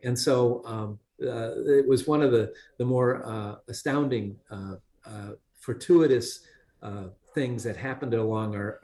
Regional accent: Boston, Massachusetts, United States; born there; I was born in Boston. I have lived in New England most of my life. I think I know the state fairly well.

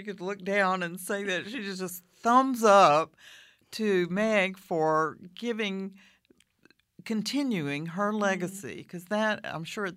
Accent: Louisiana, United States; when I'm from Louisiana, when you cross over the line into Texas, it says El Paso is like 800 and something miles.

